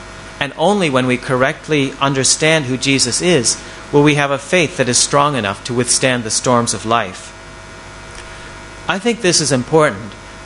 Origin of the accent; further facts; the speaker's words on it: United States; Since I'm an American, I was naturally most interested in the athletes of Team USA.